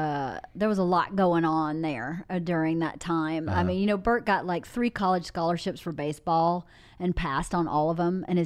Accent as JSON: {"language": "English", "region": "Georgia", "country": "United States", "said": "Yeah, I know. I'm from Georgia."}